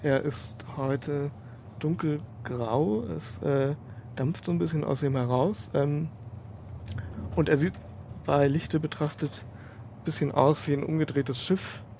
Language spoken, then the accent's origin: German; Frankfurt, Hesse, Germany; Frankfurt.